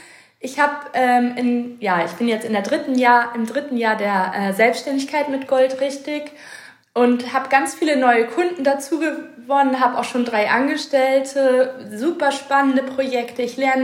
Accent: Hamburg, Germany; also born or lived in Munich; ich habe in München gelebt, in meiner Heimatstadt Hamburg, immer mittendrin.

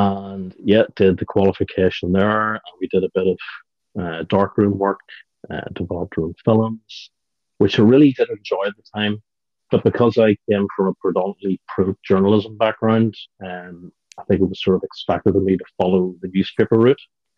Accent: Portadown, Northern Ireland, United Kingdom; I'm from Portadown, which is about 30 miles from Belfast.

